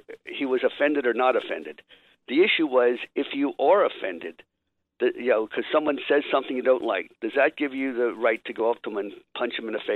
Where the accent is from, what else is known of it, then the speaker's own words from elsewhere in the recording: Atlantic City, New Jersey, United States; And of course, growing up in Atlantic City, it was always such a tradition that for Passover, we'd have, my grandparents would be in.